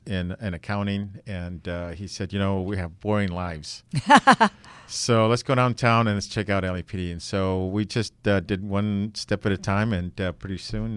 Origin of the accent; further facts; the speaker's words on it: Los Angeles, California, United States; also born or lived in McAllen, Texas; Originally from Texas, McAllen, Texas, but my parents moved here in the early 60s, so I've, you know, been in Angeleno, basically.